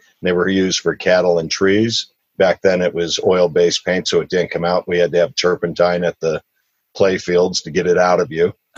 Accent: Tucson, Arizona, United States; also born or lived in Detroit, Michigan; Yeah, I was born in Detroit, made it 5 years there, then moved out to Tucson, Arizona.

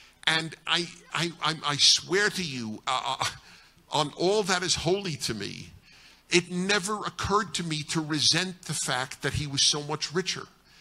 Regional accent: Brooklyn, New York, United States; I grew up in Brooklyn, New York, in the middle of the middle of the middle class.

